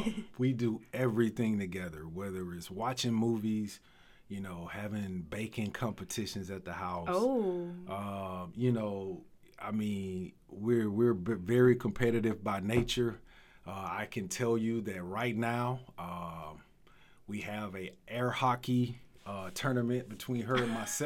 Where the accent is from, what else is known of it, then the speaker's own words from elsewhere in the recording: Alexandria, Louisiana, United States; I'm from Alexandria, Pineville, Louisiana.